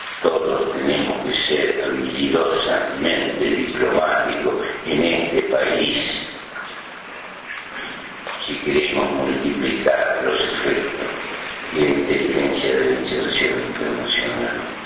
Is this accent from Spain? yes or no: no; Uruguay; somos embajadores del Uruguay